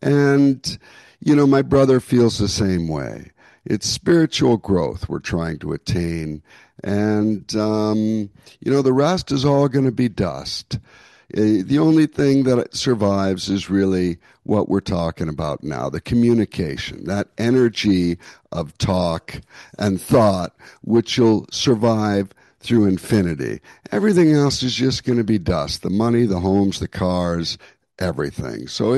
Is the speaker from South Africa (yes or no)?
no; Canada; now in United States; I personally, between you and I, I'm Canadian. I'm still Canadian. I never did get my U.S. citizenship like my brother, so I too have never voted.